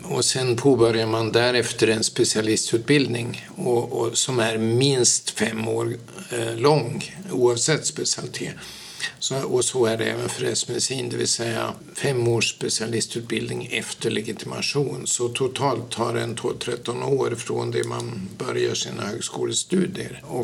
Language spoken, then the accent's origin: Swedish; Umeå, Västerbotten County, Sweden; Man kan ju säga att jag är född och uppvuxen i Umeå, utbildad i Umeå, alltid återvänt till Umeå.